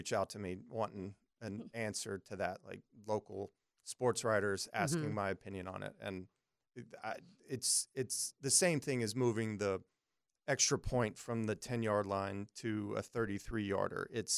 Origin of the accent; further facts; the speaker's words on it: Texas, United States; it's very similar to where I grew up in Texas and went to school in Louisiana.